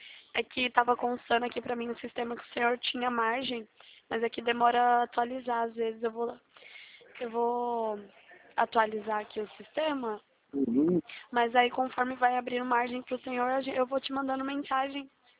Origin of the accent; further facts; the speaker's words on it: São Paulo, Brazil; Eu sou de São Paulo.